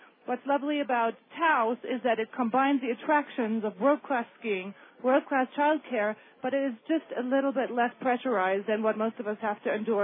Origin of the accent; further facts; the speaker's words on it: Germany; now in United States; I'm originally from Germany, so I grew up skiing and more in Switzerland and Austria and Germany than over here.